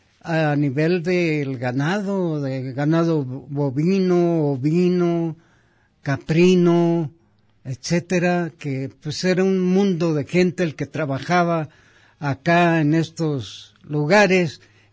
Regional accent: Lagos de Moreno, Jalisco, Mexico; de los alrededores de mi tierra, de toda la región, me di cuenta realmente lo que vale Lagos de Moreno

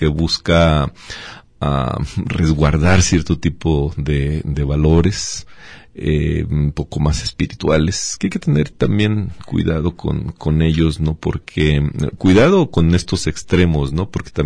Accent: Mexico; nosotros como mexicanos

